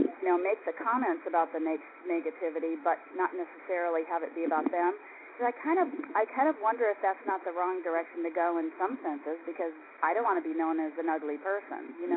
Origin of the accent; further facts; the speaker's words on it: Peoria, Illinois, United States; I'm from Peoria, Illinois